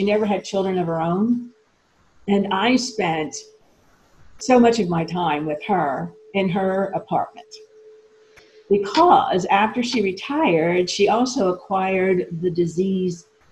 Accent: Italy; I grew up in Italy.

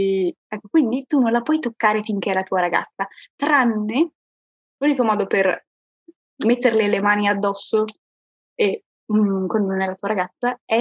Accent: Padua, Veneto, Italy; Ecco, adesso ho detto anche sono di Padova.

